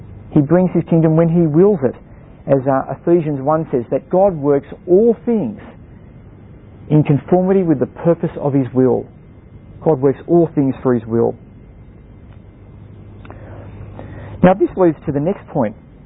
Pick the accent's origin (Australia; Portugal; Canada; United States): Australia; And so we as an Australian nation in our constitution recognise this.